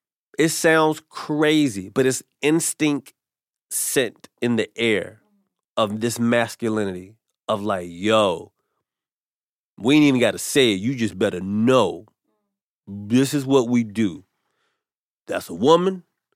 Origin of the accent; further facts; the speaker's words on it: North Carolina, United States; I'm from North Carolina. We're in the Bible Belt.